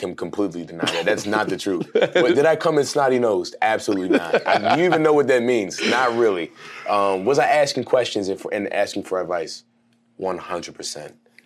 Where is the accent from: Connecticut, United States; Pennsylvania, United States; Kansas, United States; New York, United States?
Pennsylvania, United States; Allentown; I wouldn't be able to tell you because I'm from Allentown.